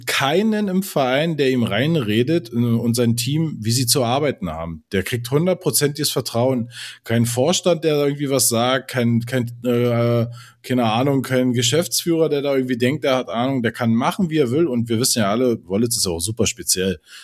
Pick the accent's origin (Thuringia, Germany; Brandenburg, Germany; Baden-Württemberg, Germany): Brandenburg, Germany; Also ich bin ja Brandenburger, ich kann es ja sagen, also das Bundesland hat nicht viel.